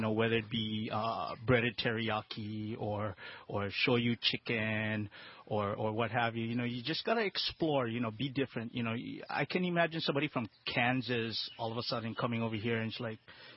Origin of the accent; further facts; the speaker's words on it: Philippines; You know, my wife is Puerto Rican. You know, I'm Filipino.